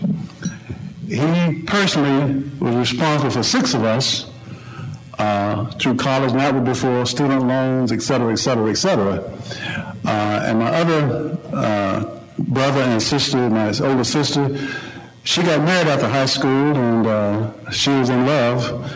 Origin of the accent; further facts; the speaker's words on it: Trenton, North Carolina, United States; I grew up in Trenton, North Carolina, and I make that distinction because I tell folks I'm not from the Trenton, this northern Trenton, New Jersey.